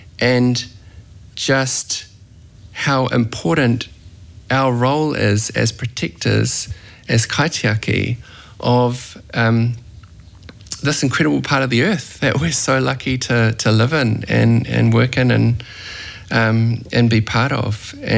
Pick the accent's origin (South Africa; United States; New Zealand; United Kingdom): New Zealand; Milford, Auckland; I grew up in Milford, which is a little seaside part of the North Shore of Auckland